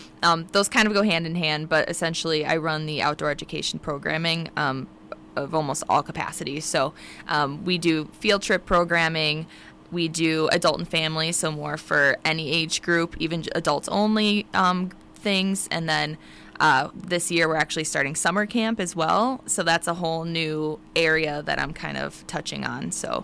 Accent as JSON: {"language": "English", "town": "Racine", "region": "Wisconsin", "country": "United States", "tie": "born or raised there", "said": "So I'm born and raised in Racine or Sturtevant, and I've been there my entire life. I was in Kenosha for a very brief period of time and came back."}